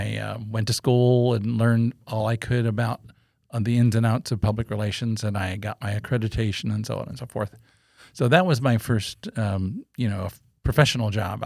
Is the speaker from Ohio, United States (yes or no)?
yes; Bloomville, Ohio, United States; moved away; also born or lived in Tiffin, Ohio; I was born in Tiffin, Ohio, and we lived in a little town called Bloomville.